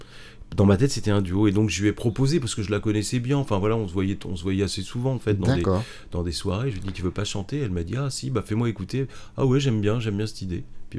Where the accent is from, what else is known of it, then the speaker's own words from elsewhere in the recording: Normandy, France; Je suis de Normandie